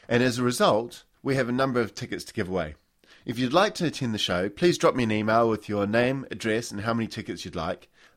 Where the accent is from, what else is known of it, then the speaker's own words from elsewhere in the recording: Dunedin, Otago, New Zealand; my hometown of Dunedin.